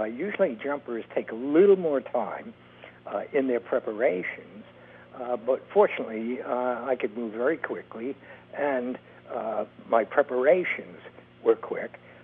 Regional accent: Queens, New York, United States; I grew up in Queens. I was a guy who was chased, and I used to chase other people. That's how we used to do things on the streets of Queens.

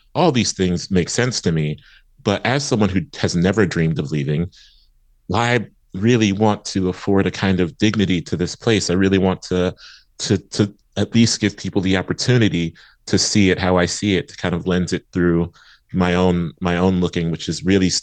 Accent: Columbus, Ohio, United States; I grew up in East Columbus, which is a neighborhood that is kind of segmented and in some ways a neglected corner of it is where I grew up.

